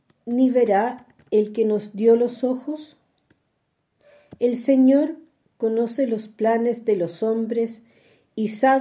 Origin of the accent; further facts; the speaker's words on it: Chile; En mi país, Chile, donde me encuentro